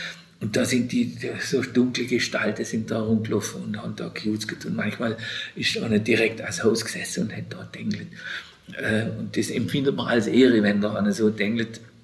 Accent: Mühlheim, Baden-Württemberg, Germany; oder ich bin ja im Mühlheim-Städtli aufgewachsen, meine Eltern wohnen da noch

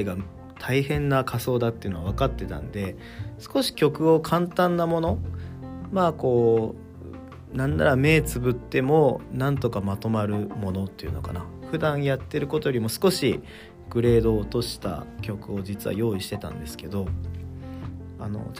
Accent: Yamanashi, Japan; 地元山梨地元の後輩が運転してくれてたんで

